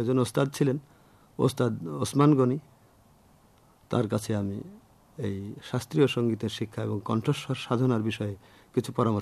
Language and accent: Bangla; Harishankarpur, Khulna Division, Bangladesh; born there; কুষ্টিয়া জেলারই সদর থানাতেই হরিশঙ্করপুর গ্রামে।